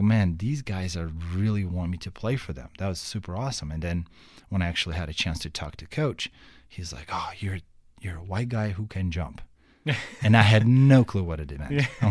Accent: Ukraine; English is a second language; I was born and raised in Ukraine, and I grew up poor

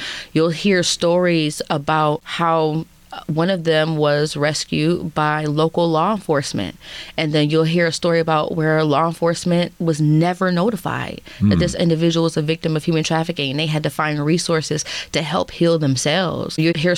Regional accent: Buffalo, New York, United States; I'm like, yes, girl, I'm from Buffalo.

